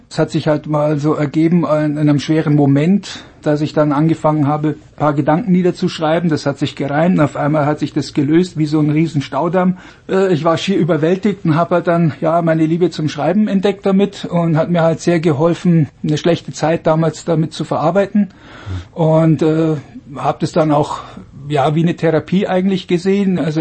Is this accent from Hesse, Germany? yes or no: no; Markt Schwaben, Bavaria, Germany; bei mir in meinem Heimatort in Markt Schwaben